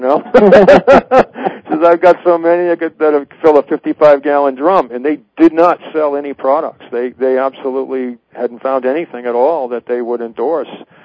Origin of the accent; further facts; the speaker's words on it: New England, United States; now in California, United States; We're originally from New England. We're here now in California